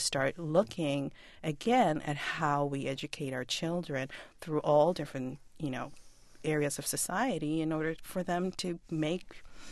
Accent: Puerto Rico; I mean, when I was growing up, and I grew up in Puerto Rico

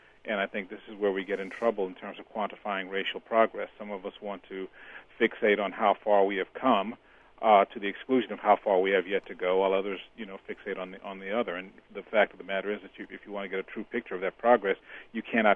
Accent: Los Angeles, California, United States; I grew up in South L.A. and there were no white people, with the exception of teachers and police officers.

